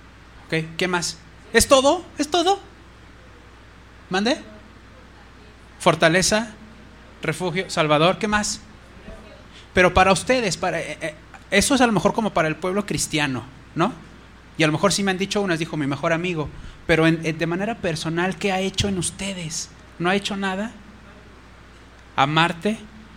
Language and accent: Spanish; Cuautitlán Izcalli, State of Mexico, Mexico; sé que no nada más pasa allá en mi pueblo, en Cuautitlán Izcalli